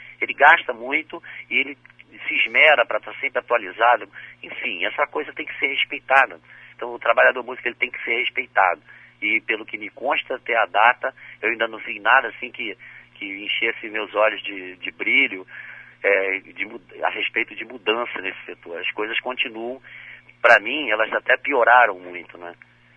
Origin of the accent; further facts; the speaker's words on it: Rio de Janeiro, Brazil; born there; now in Espírito Santo, Brazil; Porque eu nasci no Rio, por exemplo, eu vim para cá já tem 31 anos, tenho filhas aqui, sou capixaba, amo o Espírito Santo.